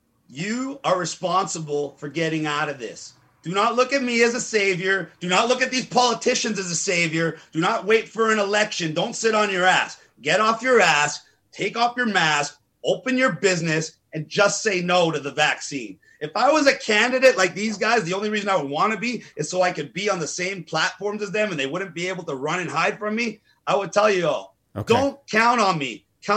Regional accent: Italy; Then yesterday, I went to my hometown after Italy won the Euro because I'm an Italian.

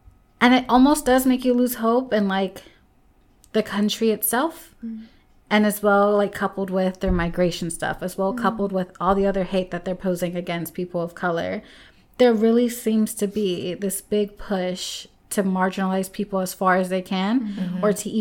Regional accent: United States; But I mean, yeah, like, growing up in the States, we were very much taught, again, to have that Islamophobia

